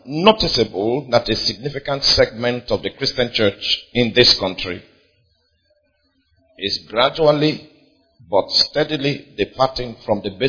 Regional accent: Nigeria; If you go to some nations, as you are coming as a Nigerian, you are already a suspect.

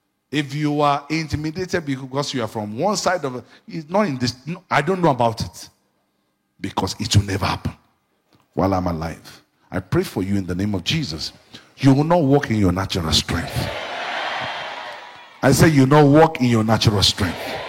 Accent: Nigeria; I'm a dual citizen. I'm a Nigerian.

